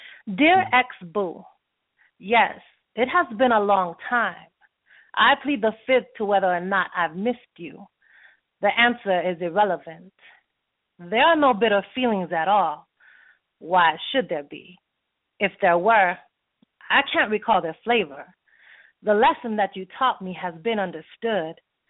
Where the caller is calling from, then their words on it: San Antonio, Texas, United States; San Antonio, Texa